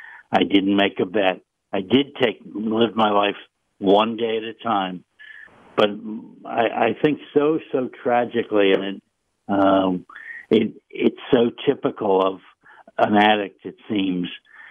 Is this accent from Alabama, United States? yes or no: no; Union City, New Jersey, United States; and I grew up in Union City, where some of these guys were from